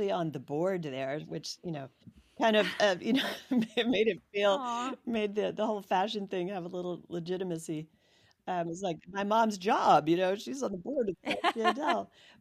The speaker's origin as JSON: {"language": "English", "town": "Washington", "region": "District of Columbia", "country": "United States", "tie": "born or raised there", "said": "I grew up in Washington, D.C."}